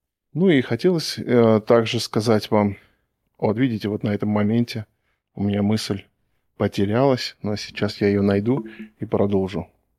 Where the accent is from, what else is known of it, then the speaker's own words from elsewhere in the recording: Armenia; географически я нахожусь в Армении. И не только географически, да, но и этнически принадлежу я, ну, по национальности я армянин.